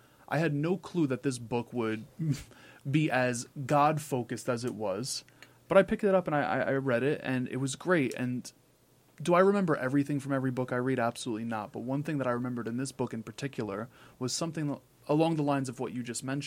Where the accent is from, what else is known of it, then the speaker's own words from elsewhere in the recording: New York, United States; just being a New Yorker and operating in autonomous mode